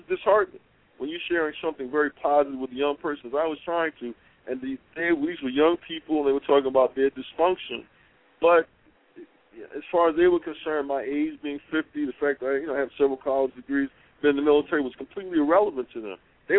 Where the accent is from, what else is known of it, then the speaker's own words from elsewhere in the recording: New York City, New York, United States; I grew up in, I live in New York City. I grew up in Bed-Stuy, which is right next to Brownsville, pretty much about the same age as Mike Tyson.